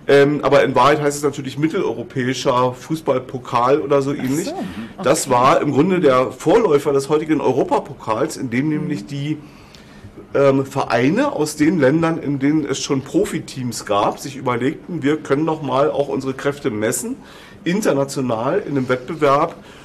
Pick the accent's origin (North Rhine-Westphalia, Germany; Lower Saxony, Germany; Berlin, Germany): Berlin, Germany; Da stecke ich als Berliner natürlich zurück